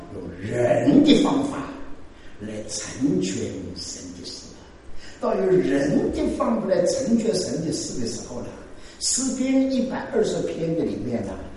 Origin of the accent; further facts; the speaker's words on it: China; 这个我们中国人养育儿女了，5件大事哦，不容易的